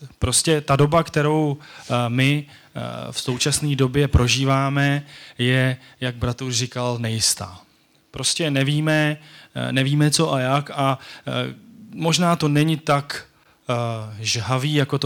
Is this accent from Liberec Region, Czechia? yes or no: no; Kladno, Central Bohemian Region, Czechia; jsem rodilý Kladeňák